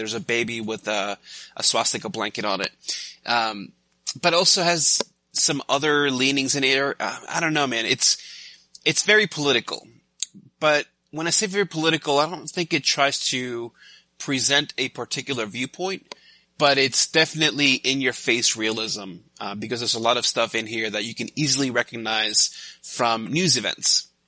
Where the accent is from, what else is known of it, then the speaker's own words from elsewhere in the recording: New York City, New York, United States; I grew up in New York, in the Bronx, and I remember, like, getting made fun of, or, like, kids trying to pick on me.